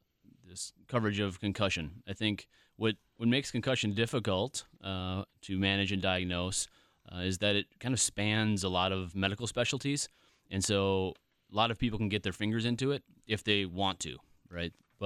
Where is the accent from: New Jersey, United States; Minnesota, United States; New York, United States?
Minnesota, United States; Eagan; So I grew up in Minnesota. Don't hold that against me too much. Just south of St. Paul and Eagan.